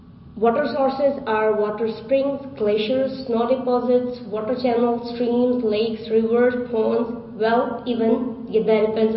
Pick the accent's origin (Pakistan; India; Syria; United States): Pakistan; from Pakistan. I am studying in the northern part of the Pakistan that is known as Gilgit Baltistan.